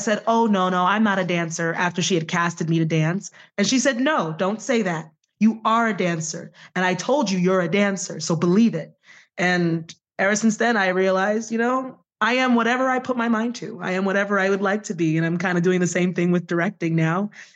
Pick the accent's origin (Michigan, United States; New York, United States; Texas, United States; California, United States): New York, United States; Staten Island; moved away as an adult; now in Buffalo, United States; No, originally I'm from Staten Island, New York. So I'm from New York City and I spent most of my life there and grew up there. And then I came out here for school.